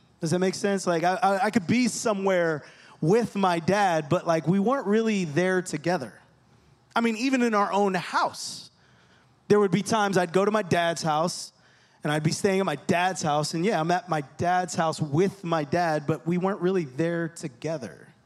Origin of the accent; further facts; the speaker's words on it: New Jersey, United States; I grew up in New Jersey. My parents were never married.